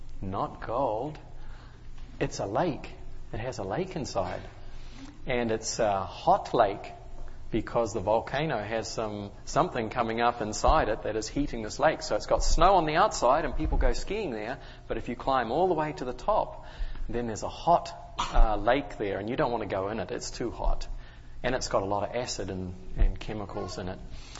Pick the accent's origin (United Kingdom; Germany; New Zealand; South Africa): New Zealand; Well, you know, where I grew up in New Zealand, we have lots and lots of volcanoes.